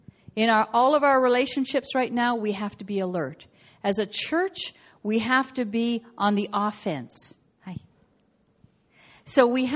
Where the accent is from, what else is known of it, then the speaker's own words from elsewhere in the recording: Kenora, Ontario, Canada; I grew up in Kenora, and so did he.